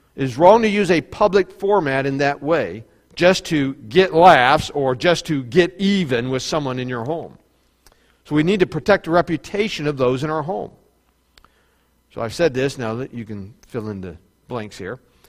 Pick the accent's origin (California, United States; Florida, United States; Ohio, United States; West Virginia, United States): West Virginia, United States; That may not be the most perfect English. One of the dangers in our home, but hey, I'm from West Virginia. It's all good.